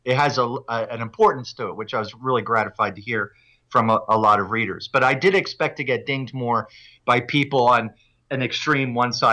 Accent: New Jersey, United States; moved away as an adult; also born or lived in New York; now in Calgary, California, United States; I grew up in New Jersey. I lived in New York for 7 years and left soon after the World Trade Center attacks. I was married to a Canadian woman, and we moved here.

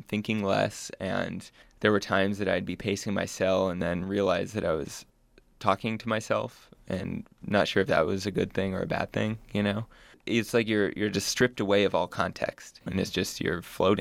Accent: United States; I've never experienced animosity in the Middle East, in any country, just kind of walking the streets, being an American.

